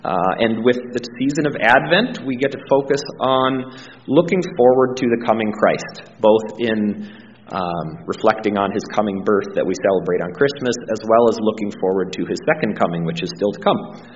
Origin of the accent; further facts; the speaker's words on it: Fergus Falls, Minnesota, United States; I grew up in Fergus Falls and went to church there.